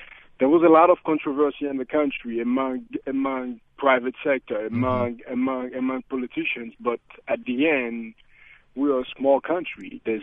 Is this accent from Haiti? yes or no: yes; Haiti; I'm from Haiti.